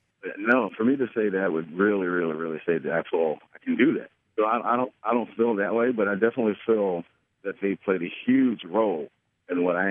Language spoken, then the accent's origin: English; Detroit, Michigan, United States; Not just Detroit, but in particular, you know, because I was born and raised in Detroit, it's about a Detroit story.